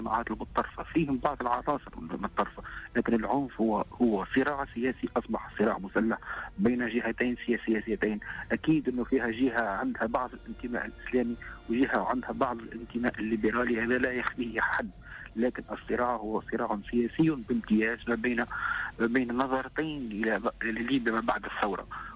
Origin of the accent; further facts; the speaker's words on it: Tunisia; نحن كتونسيين وكمراقبين وكإعلاميين